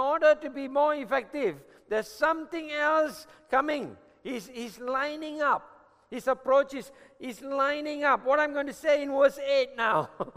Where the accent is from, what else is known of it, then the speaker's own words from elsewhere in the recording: India; I am Indian by birth, but I grew up with Chinese.